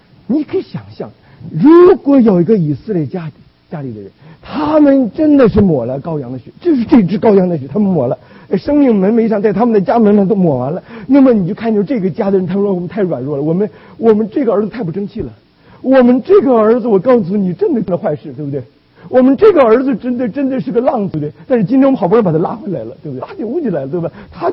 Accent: China; 因为我们从大陆来的，对吧？

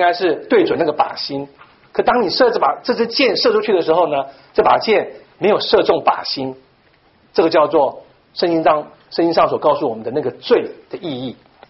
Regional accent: Taiwan; 可是很稀奇的事情，当我在台湾，从小在台湾成长的过程当中，我没有认识太多的基督徒的朋友

